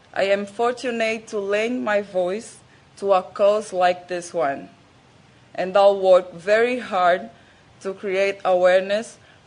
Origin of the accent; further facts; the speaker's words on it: Benguela, Angola; I am from the beautiful country of Angola. I was born and raised in Benguela, where there is a town that is being affected by land degradation.